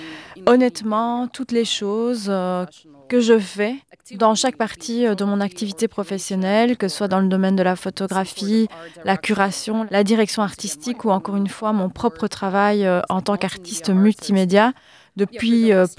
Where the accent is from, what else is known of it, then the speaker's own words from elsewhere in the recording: Odesa, Odesa Oblast, Ukraine; La semaine dernière, j'étais à Odessa, dans ma ville natale